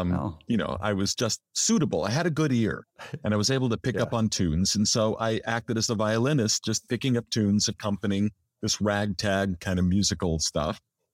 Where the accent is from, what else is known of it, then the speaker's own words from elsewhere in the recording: Los Angeles, California, United States; I was born in Los Angeles, barely 3 miles from where I'm sitting right now, and I've never lived anywhere else.